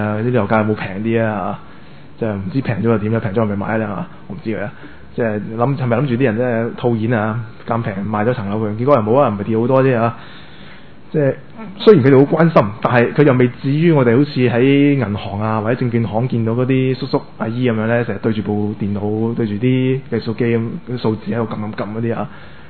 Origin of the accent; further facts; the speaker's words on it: Macau; now in Hong Kong; 因为我是澳门人来的，我想对自己的家乡有些了解，有些贡献